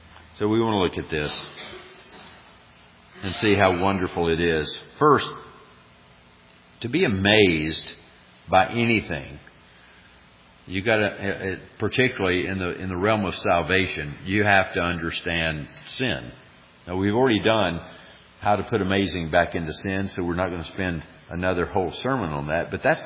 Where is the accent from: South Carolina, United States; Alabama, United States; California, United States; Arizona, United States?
Alabama, United States; you know, I grew up in Northeast Alabama